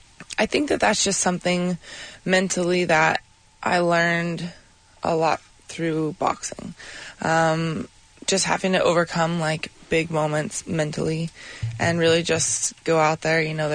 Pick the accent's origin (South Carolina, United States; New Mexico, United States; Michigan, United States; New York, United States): New Mexico, United States; Albuquerque; Albuquerque's ecstatic, and that is what I love about my hometown. You know, they're just, they're full of love there. Super supportive.